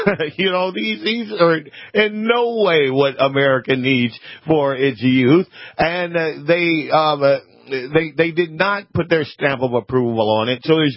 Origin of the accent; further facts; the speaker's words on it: Louisiana, United States; It makes me feel like my home state of Louisiana, here in North Dakota this morning.